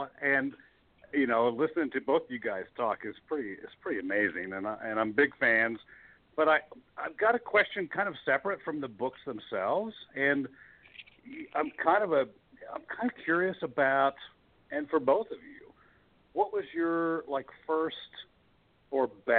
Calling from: Fort Collins, Colorado, United States; I'm calling from Fort Collins, Colorado.

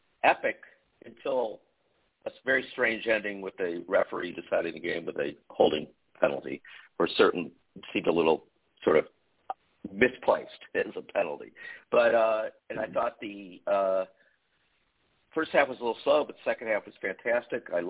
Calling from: Manhattan, New York, United States; I'm actually in Manhattan, probably not far from you.

